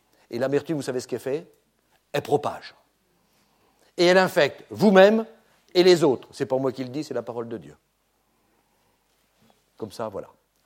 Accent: Centre-Val de Loire, France; moi, je viens de la Beauce, alors, quand on passe en avion, on voit encore les traces.

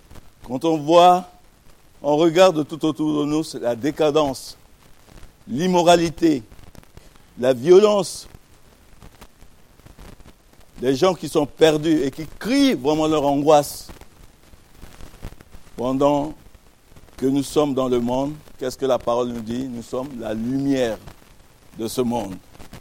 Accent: Montpellier, Occitanie, France; donc on vient de Montpellier, je suis pasteur à Montpellier

